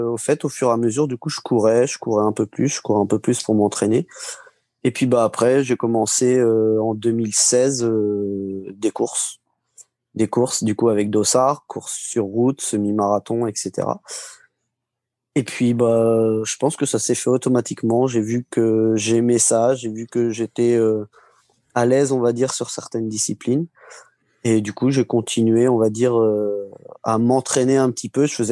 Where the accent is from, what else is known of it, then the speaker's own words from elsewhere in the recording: Marcilly-en-Villette, Centre-Val de Loire, France; pour ceux qui me connaissent un petit peu, ou de loin ou de près. Je suis de Marcy-en-Villette, c'est en pleine Sologne, donc un peu en forêt, donc c'est assez calme, on va dire.